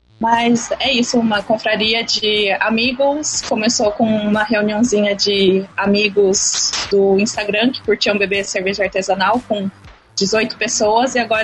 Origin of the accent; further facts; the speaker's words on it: São Paulo, Brazil; moved away as an adult; now in Rio de Janeiro, Brazil; Ah, eu sou de São Paulo, mas eu estou há 5 meses no Rio de Janeiro, em Copacabana. Me mudei agora para a cidade maravilhosa